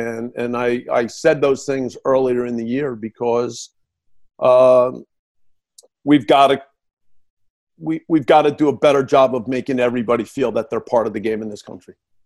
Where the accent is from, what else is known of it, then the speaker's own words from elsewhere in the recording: New Jersey, United States; let's be clear, I'm from New Jersey, so guy could be a man or a woman.